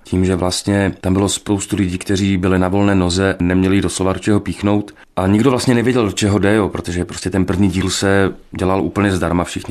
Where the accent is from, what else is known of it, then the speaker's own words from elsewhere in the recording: Vrútky, Žilina Region, Slovakia; Vyrástal jsem vo Vrútkach, čo je vlastně město, kde se například narodil Radek Brzo Bohatý.